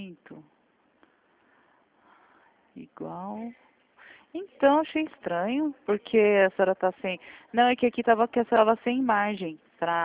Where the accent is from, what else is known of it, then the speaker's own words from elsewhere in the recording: São Paulo, Brazil; Não, eu sou do estado de São Paulo